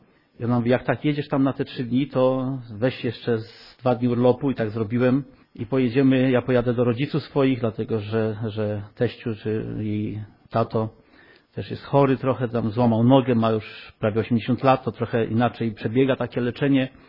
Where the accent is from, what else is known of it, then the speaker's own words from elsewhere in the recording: Połczyn-Zdrój, West Pomeranian Voivodeship, Poland; Ja jestem z Dzikiego Zachodu. To jest Połczyn, to jest tamte strony nad morzem.